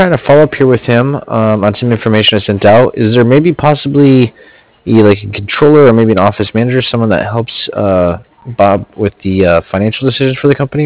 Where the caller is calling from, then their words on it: Cardiff, Wales, United Kingdom; Yeah, I'm calling from Cardiff. It's CARDIFF, like Frank.